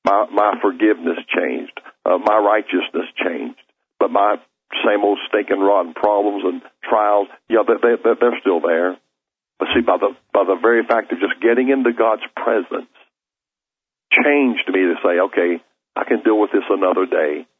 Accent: Charlotte, North Carolina, United States; He said, where are you from? I said, Charlotte, North Carolina.

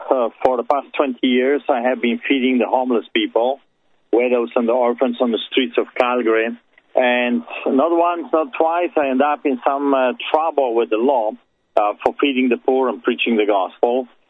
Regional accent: Poland; now in Canada; Well, I emigrated from Poland. I grew up behind the Iron Curtain, and we were sick and tired of the communism, socialism, fascism that took over our country.

